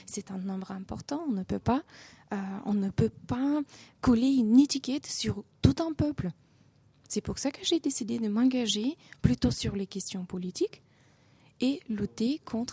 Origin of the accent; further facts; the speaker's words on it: Bulgaria; French is a second language; moved away as an adult; now in France; je viens de la Bulgarie, je suis d'origine rome. Je suis venue en France en 2010